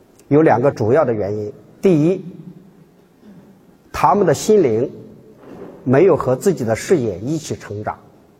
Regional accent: China; 比如说我们中国人讲的仁义礼智信

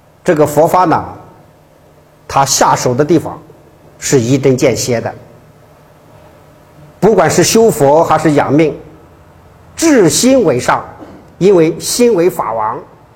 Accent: China; 我们中国人最会说的一句话就是透过现象看本质

